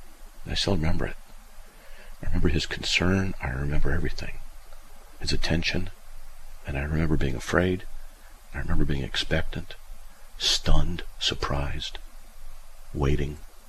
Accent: California, United States; now in Idaho, United States; Where are you in California? Because I'm from California.

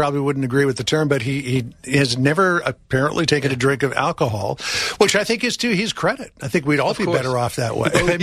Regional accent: Canada; Because literally, when I grew up in Canada.

